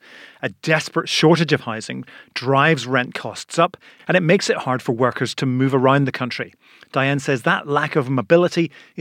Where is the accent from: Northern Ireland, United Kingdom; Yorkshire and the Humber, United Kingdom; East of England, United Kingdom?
Northern Ireland, United Kingdom; Northern Ireland's my home country.